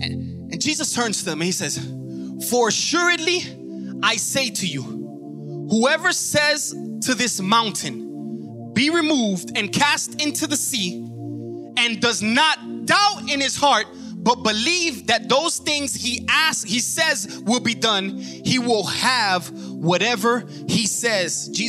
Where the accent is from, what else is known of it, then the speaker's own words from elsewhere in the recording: Miami, Florida, United States; I'm from Miami. I love it. I was born there, but then I went to Miami for the rest of my life.